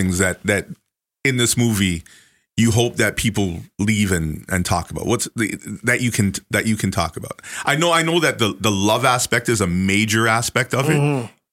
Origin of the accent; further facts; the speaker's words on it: St. Kitts & Nevis; Just like I'm from St. Kitts and Nevis. Everybody leaves off Nevis.